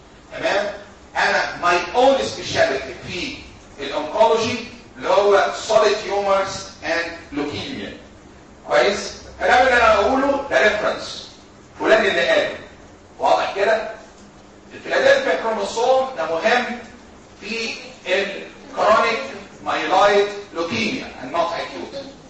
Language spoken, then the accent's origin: Arabic; Egypt; لكن عندنا في مصر حدش يقول ما بعرفش